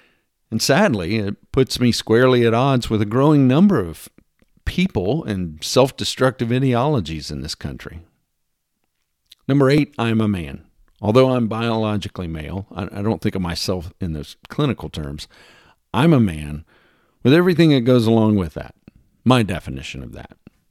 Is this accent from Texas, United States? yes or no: yes; Texas, United States; I've lived in several different states, but I can't deny the effect that growing up in Texas had on my worldview or my personality.